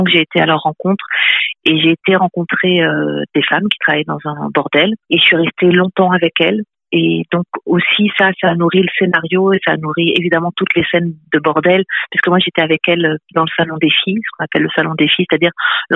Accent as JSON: {"language": "French", "country": "France", "moved": "yes", "lives_now": "Belgium", "said": "moi je suis française qui vit en Belgique depuis 24 ans, donc c'est vrai que ben, je connais les deux pays."}